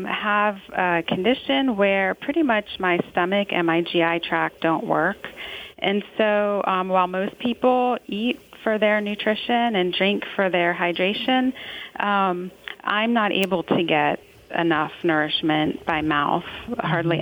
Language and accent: English; Virginia, United States; So I grew up here in Virginia for the most part